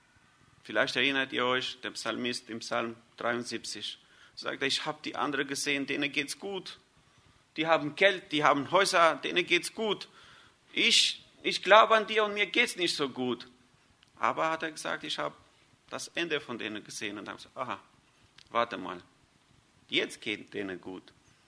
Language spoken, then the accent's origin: German; Albania; German is a second language; Bei uns in Albanien ist ein Sprichwort, ich weiß nicht, vielleicht ist es auf Deutsch